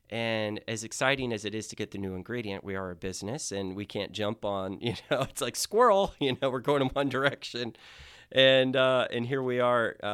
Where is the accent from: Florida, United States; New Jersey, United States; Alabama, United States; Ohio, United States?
Florida, United States; Lake Mary; moved away as an adult; also born or lived in Tulsa, Oklahoma / California; I was born in Tulsa, Oklahoma, while my dad was in medical school. But I grew up in a small city about 15 minutes east of Orlando called Lake Mary. And, spent all of my childhood years there.